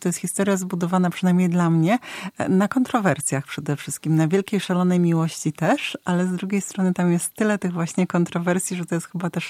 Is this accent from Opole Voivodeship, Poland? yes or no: no; Lower Silesian Voivodeship, Poland; ja akurat pochodzę z Dolnego Śląska